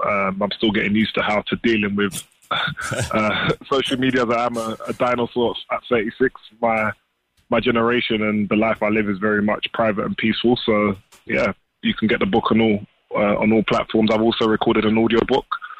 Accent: London, United Kingdom; I'm a boy from Southeast London

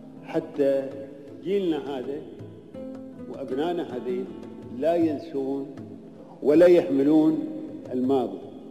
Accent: United Arab Emirates; احنا اماراتيين،

